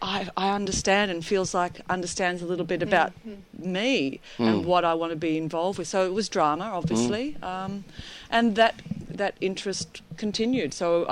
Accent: Swan Hill, Victoria, Australia; Yeah, so that was the first 18 years of my life, going to school and playing sport

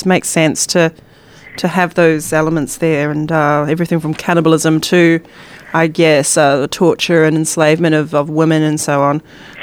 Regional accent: New Zealand; because I'm from New Zealand, so we have the best milk, obviously.

